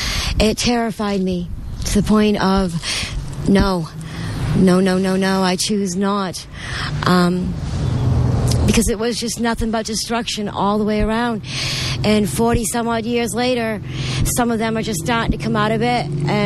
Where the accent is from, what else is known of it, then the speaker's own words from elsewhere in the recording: Maine, United States; because I was from Maine, East Coast. I was fresh meat.